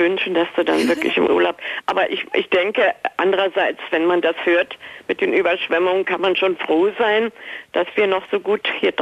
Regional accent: East Germany, Germany; Und ich bin Ossi, sage ich mal jetzt

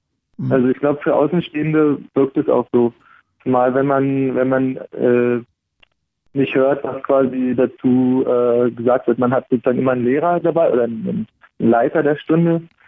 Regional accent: Potsdam, Brandenburg, Germany; ich komme eigentlich aus Potsdam, deswegen ist da der Vergleich irgendwie naheliegend.

